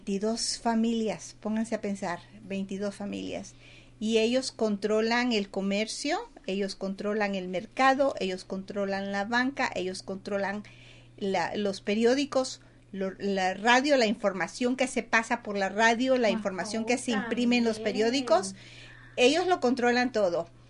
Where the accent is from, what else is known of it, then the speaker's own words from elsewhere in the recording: Olancho, Honduras; Soy hondureña de Olanchana, de mucho orgullo. Tierra de gente de agarre, de agallas y de mucho valor.